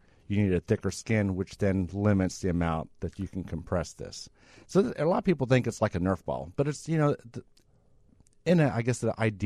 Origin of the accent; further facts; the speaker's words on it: Indianapolis, Indiana, United States; Indianapolis.